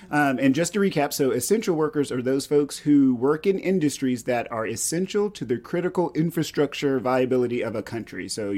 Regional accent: Texas, United States; And I grew up in East Texas.

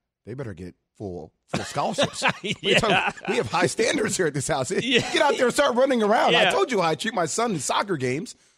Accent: New Jersey, United States; I'm really from Jersey, yeah.

